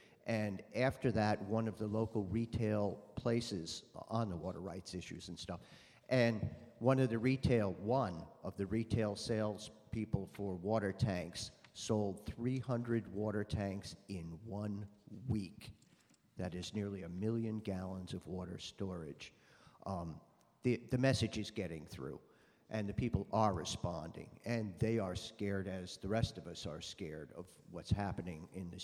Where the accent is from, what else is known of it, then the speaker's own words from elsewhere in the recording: Bryceland, California, United States; I'm from Bryceland, Southern Humboldt.